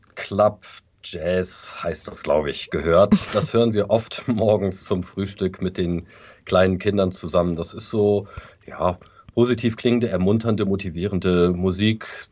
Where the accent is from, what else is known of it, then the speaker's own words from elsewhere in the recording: Bremen, Germany; ich bin auch in Bremen zur Schule gegangen, habe dort das Abitur gemacht am Gymnasium an der Kurt-Schumacher-Allee. Habe also einen Großteil meiner Jugend in Bremen verbracht